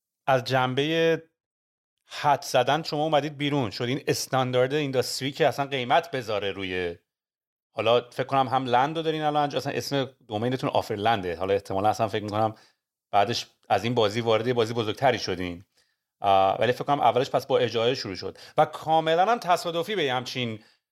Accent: Iran; now in Canada; ما پاشدیم کوبیدیم از ایران زدیم بیرون اومدیم کانادا

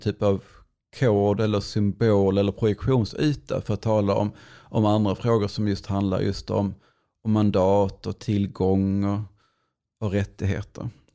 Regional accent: Skåne, Sweden; fick jag lära mig som skåning

